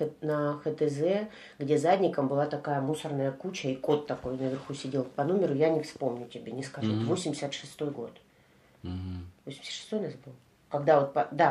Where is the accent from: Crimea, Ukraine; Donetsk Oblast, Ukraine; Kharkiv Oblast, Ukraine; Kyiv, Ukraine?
Kharkiv Oblast, Ukraine; Kharkiv; born there; Да, я родилась в Харькове.